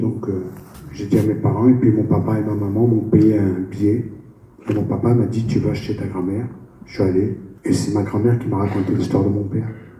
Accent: Normandy, France; born there; moi je suis pas né en Algérie, je suis né en Normandie. Je suis fils de fonctionnaire. C'est mon histoire. Puis un jour, à 17 ans, moi j'ai grandi dans un camp, puis je me suis retrouvé en ville à Malosque.

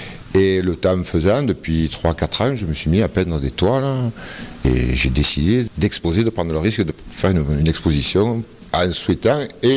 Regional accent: Digne, Provence-Alpes-Côte d'Azur, France; also born or lived in Paris; Je suis dinois, je suis né à Digne, à l'ancien hôpital. Je suis de famille dinoise. J'ai voyagé un peu, bon, j'ai fait des études ailleurs, j'ai vécu à Paris aussi, j'ai vécu un peu dans notre pays, en Europe. Mais je suis revenu à Digne

